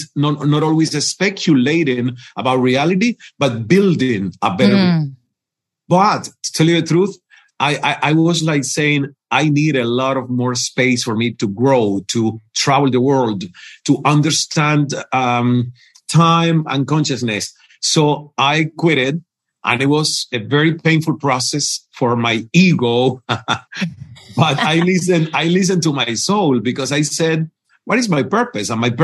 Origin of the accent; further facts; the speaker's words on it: India; You know, I'm from India. I will always be from India.